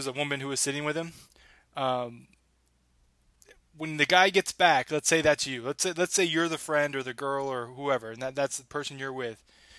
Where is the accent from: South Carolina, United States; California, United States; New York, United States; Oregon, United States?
California, United States; But since I'm from the Bay Area, I would not pick that, just because I've been there a lot.